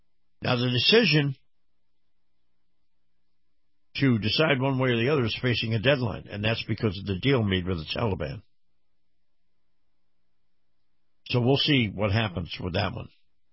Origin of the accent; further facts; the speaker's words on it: Florida, United States; including my home state down here in Florida.